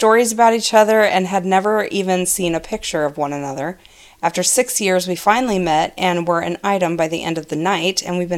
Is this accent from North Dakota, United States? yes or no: yes; North Dakota, United States; I'm from North Dakota.